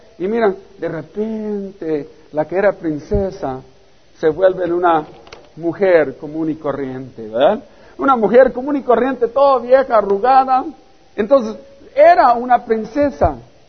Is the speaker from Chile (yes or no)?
no; Maneadero, Baja California, Mexico; no sé si aquí en Ensenada, pero en Manadero, en mi pueblo, ¿sabes qué? Casi nadie se casa.